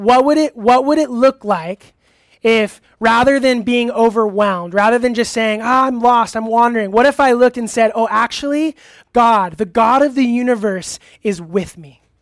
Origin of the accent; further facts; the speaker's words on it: California, United States; Growing up in Orange County, I know for me personally, was actually really challenging.